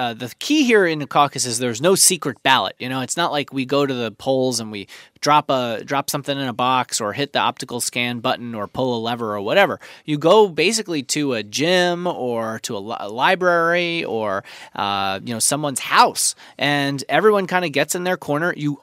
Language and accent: English; New York, United States; now in Washington, United States; You know, as the New Yorker in the bunch, I'm always told to look at the bright side here among DCers